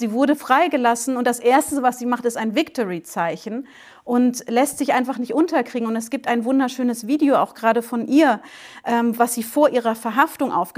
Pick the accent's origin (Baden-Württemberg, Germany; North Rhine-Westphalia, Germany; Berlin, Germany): Baden-Württemberg, Germany; Karlsruhe; born there; Also genau, ich bin in Karlsruhe geboren. Meine Mutter kommt aus dem Allgäu, aus einem ganz kleinen Dorf im Allgäu in der Nähe von Kempten. Und mein Vater kommt aus Shiraz im Iran.